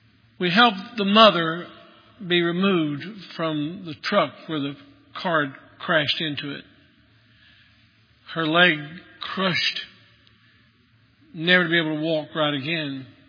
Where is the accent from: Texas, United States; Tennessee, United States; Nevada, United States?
Tennessee, United States; Maryville; Greenback was a short distance from from Greenback to Maryville, Tennessee, my hometown.